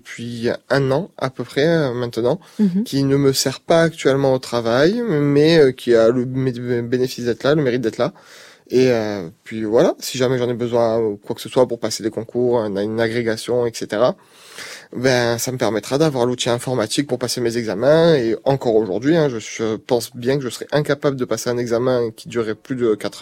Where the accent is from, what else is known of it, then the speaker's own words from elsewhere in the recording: Marseille, Provence-Alpes-Côte d'Azur, France; je suis marseillais